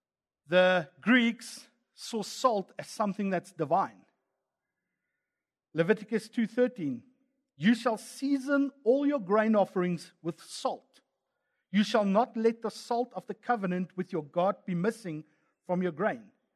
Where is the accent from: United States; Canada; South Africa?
South Africa; accent: Afrikaans; See my Afrikaans accent, call that word completely out.